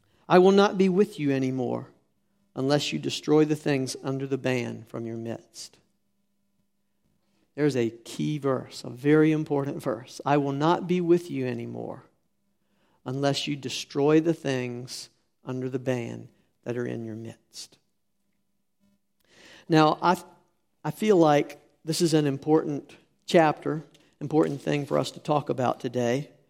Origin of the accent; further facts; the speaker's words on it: United States; When I grew up here in America, you couldn't buy gas on Sunday.